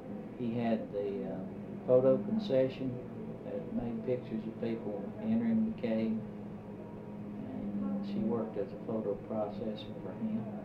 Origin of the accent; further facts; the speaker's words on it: Park City, Kentucky, United States; also born or lived in Mammoth Cave; Well, I was born here at Mammoth Cave, just across the parking lot there. We lived here until they started making it a national park. We moved in 1935, later, in the winter of 35, Park City. And I lived there until I was about 15.